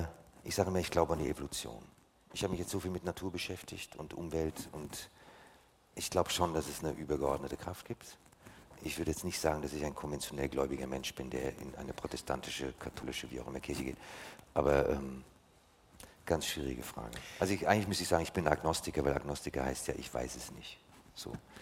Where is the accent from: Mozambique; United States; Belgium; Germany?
United States; Ja gut, ist ja nicht überall in den USA sonnig. Also es gibt Bundesstaaten, da wo ich aufgewachsen bin, ist der Winter sehr viel schlimmer als hier.